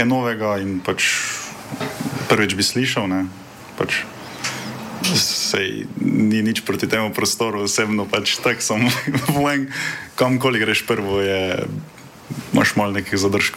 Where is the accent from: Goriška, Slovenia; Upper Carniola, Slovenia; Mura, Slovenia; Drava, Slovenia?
Mura, Slovenia; Jaz sem iz Pomurja, iz ene manjše vasi.